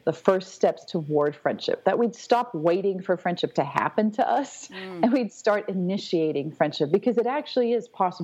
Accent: South Africa; now in United States; I'm South African. So my whole family, my whole family lives in South Africa. My firstborn was born there when we were living home. My husband's from the Midwest. So we go back and forth.

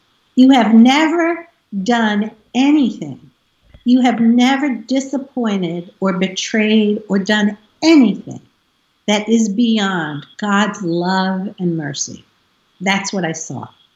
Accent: Staten Island, New York, United States; Okay, so we grew up on Staten Island. It's New York City, and it's an island.

